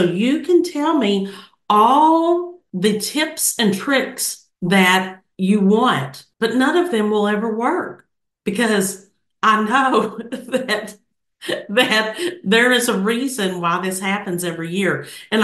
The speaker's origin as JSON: {"language": "English", "region": "Kentucky", "country": "United States", "said": "That's right, my home state."}